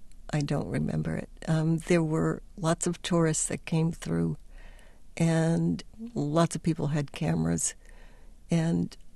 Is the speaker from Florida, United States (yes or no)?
yes; Miami Beach, Florida, United States; I grew up in Miami Beach. And when I was 15 years old, all the other kids were going off to summer camp.